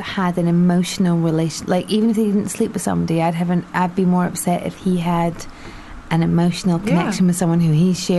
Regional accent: Edinburgh, Scotland, United Kingdom; I'm from Edinburgh, and I speak French. I did French at university, I speak French.

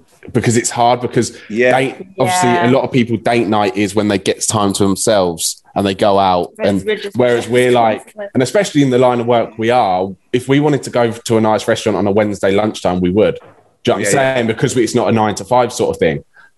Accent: England, United Kingdom; Paige is Scottish and I'm English, eh?

